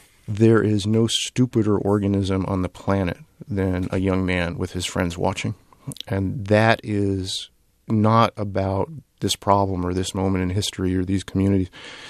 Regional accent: Brooklyn, New York, United States; I'm from Brooklyn.

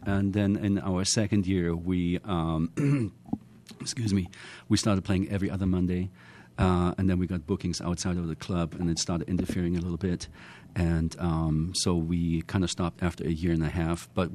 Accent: Mannheim, Baden-Württemberg, Germany; Well, I'm born and raised in Germany, so I was born in Mannheim.

